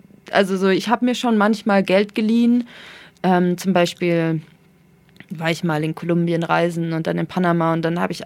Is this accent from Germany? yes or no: yes; Nuremberg, Bavaria, Germany; ich bin immer schon in der Stadt aufgewachsen. Also ich bin in Nürnberg hier in der Südstadt aufgewachsen, mitten im Trubel und jetzt wohne ich in der Innenstadt. Davor habe ich in Gostenhof gewohnt.